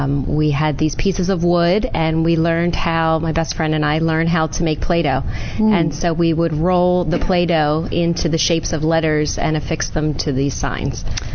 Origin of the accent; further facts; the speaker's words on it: Washington Township, New Jersey, United States; Washington Township, New Jersey.